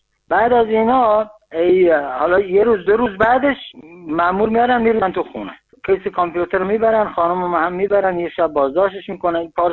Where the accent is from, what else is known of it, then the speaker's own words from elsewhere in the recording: Iran; first language Luri; آهنگال لوری چون زبان مادری من زبان پدری من